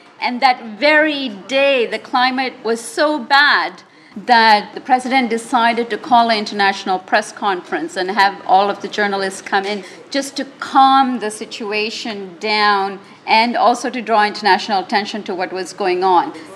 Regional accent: Sri Lanka; I'm originally from Sri Lanka, and I've been doing a lot of international work.

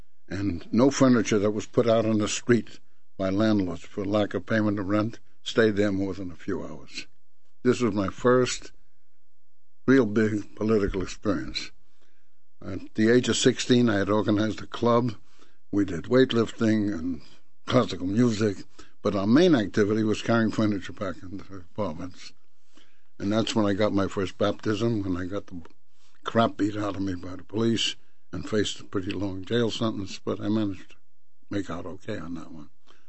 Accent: Brooklyn, New York, United States; born there; first language Yiddish/Russian; English is a second language; I was born in Brooklyn, but I didn't speak English until I was 6 years old. I spoke Yiddish and Russian.

